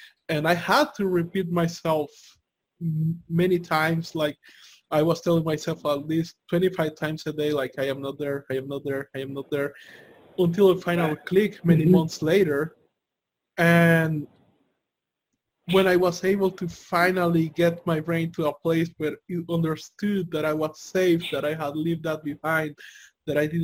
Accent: El Salvador; Again, I'm from El Salvador, and if anybody has seen the news, it's not like the best place to be

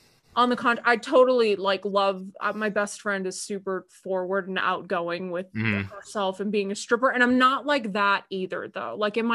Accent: Las Vegas, Nevada, United States; I'm not from Tahoe originally. Actually, I am born and raised in Las Vegas.

